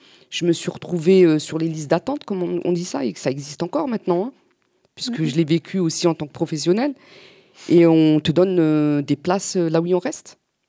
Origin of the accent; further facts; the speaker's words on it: Strasbourg, Grand Est, France; moved away; Et je suis partie de Strasbourg, d'Haute-Pierre. Quand t'es enfant, t'arrives pas à faire la différence.